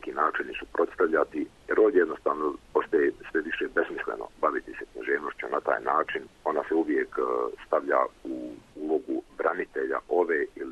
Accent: Zenica, Federation of Bosnia and Herzegovina, Bosnia & Herzegovina; also born or lived in Stolac; premda sam rođen u Zenici i odrastao tamo, dobar dio djetinjstva provodio sam u Štocu, pošto mi je mati Stočanka bila

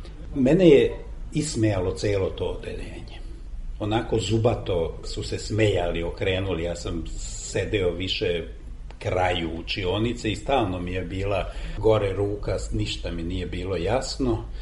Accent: Vojvodina, Serbia; first language hu; Serbian is a second language; u petom razredu još nisam govorio srpski jezik. 4 godine sam išao u školu na mađarskom jeziku, a rođen sam na Salašu. Bez struje, uz petrolejsku lampu sam učio, zemljani pod bio. I da bi učio dalje na mađarskom školu, trebalo je ići u Kikindu

